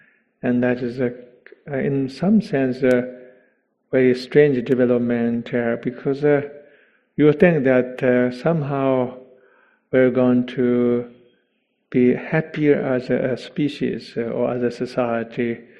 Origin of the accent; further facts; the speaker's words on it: Tibet, China; I grew up in Tibet.